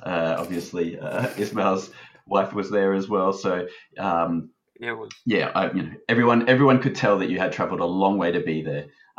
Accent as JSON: {"language": "English", "town": "Sydney", "region": "New South Wales", "country": "Australia", "said": "I'm from Sydney, so I'm a little bit impartial to the Sydney side of things"}